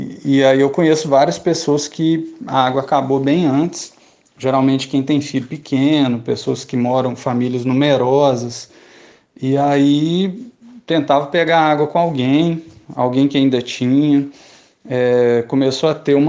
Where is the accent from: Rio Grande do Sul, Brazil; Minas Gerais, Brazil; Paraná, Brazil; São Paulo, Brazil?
Minas Gerais, Brazil; eu sou de Minas Gerais, né? Em Minas Gerais, se falta luz, você vai dormir.